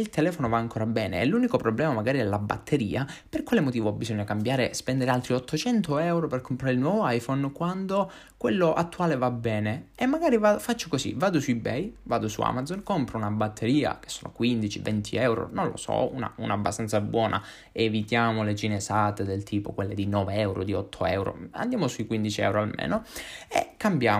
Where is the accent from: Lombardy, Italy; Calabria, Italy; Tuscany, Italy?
Calabria, Italy; accent: Calabrian; Sono stato un mese giù in Calabria, perché io sono calabrese, lo sentite dall'accento